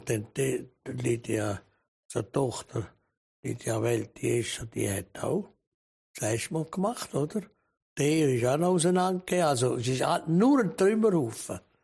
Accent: Bern, Switzerland; Ja, Bern, am Berner Oberland, das ist ja noch ganz weit außerhalb von der Stadt Bern, oder?

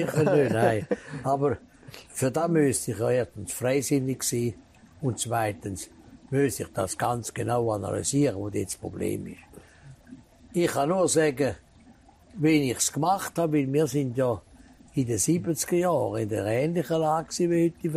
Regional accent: Switzerland; das war wunderbar in dem China Anfang 80er Jahre als Schweizer.

